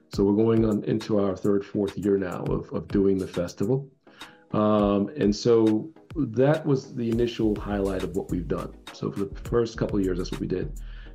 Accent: Jamaica; also born or lived in New York; now in Georgia, United States; I'm a transplant from New York, but I'm actually originally from Jamaica, West Indies, my home country. But I've been here in Georgia since 2007. Gwinnett's my home.

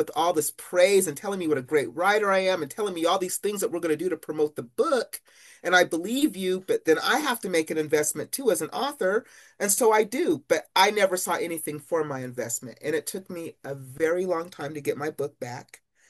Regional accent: Salt Lake City, Utah, United States; the reason why I wrote You Sound White is I grew up in Salt Lake City, Utah.

